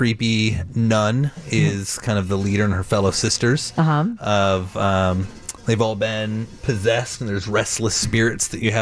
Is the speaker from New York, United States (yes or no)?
no; Connecticut, United States; also born or lived in Texas; I grew up in the East Coast, Connecticut.